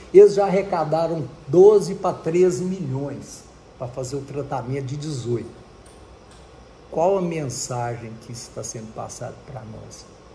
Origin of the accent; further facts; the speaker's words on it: Carmo do Paranaíba, Minas Gerais, Brazil; eu sou de Carmo do Paranaíba